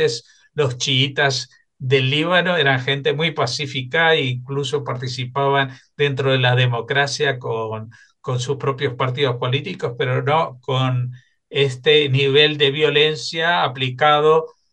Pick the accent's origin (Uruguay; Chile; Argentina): Argentina; en mi país de origen, en Argentina